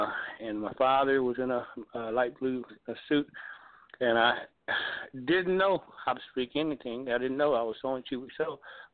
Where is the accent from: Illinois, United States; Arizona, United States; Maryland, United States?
Illinois, United States; Chicago; born there; 1960, I was born in Chicago.